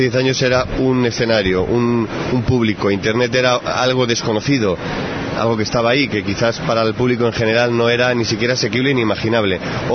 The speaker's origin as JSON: {"language": "Spanish", "town": "Bilbao", "region": "Basque Country", "country": "Spain", "said": "Era una bilbainada porque yo soy de Bilbao también."}